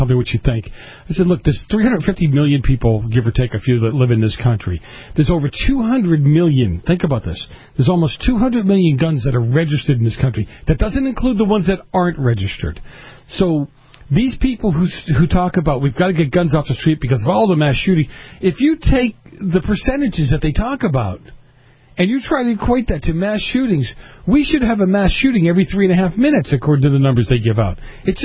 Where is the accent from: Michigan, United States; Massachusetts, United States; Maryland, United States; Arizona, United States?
Massachusetts, United States; Boston; I grew up in Boston in the 70s when the mafia was really strong there.